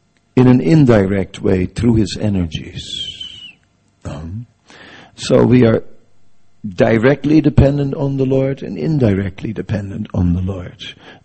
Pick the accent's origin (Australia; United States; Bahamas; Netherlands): Netherlands; North Holland; once I drove on a railway line which drove right through my hometown, right, just on the outskirts of Amsterdam.